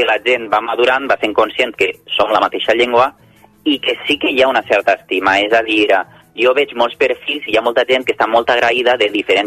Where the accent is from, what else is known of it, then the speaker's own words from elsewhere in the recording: Valencia, Valencian Community, Spain; born there; Llavors, com que m'agrada el meu barri perquè he nascut aquí